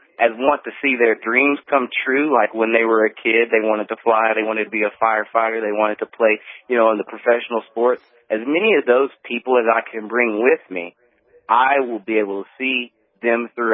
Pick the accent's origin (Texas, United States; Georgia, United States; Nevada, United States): Texas, United States; Beaumont; You know, I grew up back in Beaumont, Texas, and growing up real early on, my parents had split apart.